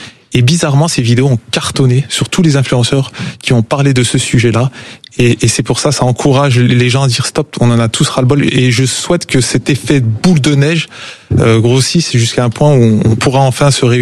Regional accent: France; nous, on est français d'origine maghrébine, on est français avant tout

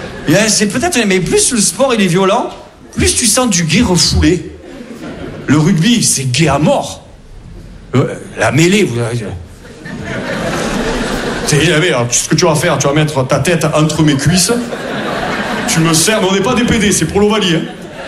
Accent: Perpignan, Occitanie, France; Nous, moi je viens de Perpignan, à Agen, on a un fou du village.

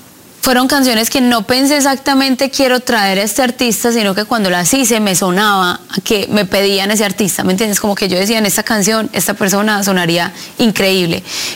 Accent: Colombia; aunque soy latinoamericana, de otros países. Yo soy colombiana, en el disco tengo vallenato, en el disco puedes escuchar como varios guiños a mi país

